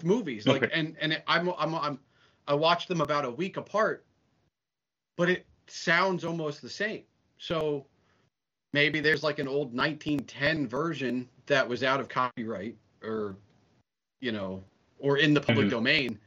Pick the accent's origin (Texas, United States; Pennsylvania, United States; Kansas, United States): Pennsylvania, United States; Bethlehem; I grew up in its shadow, basically. I grew up in Bethlehem.